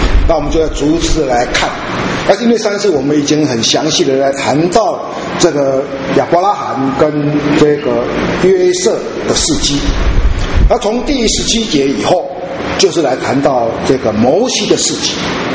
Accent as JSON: {"language": "Chinese", "country": "China", "said": "就像我们中国人，我们讲中国人讲秦始皇我们就知道"}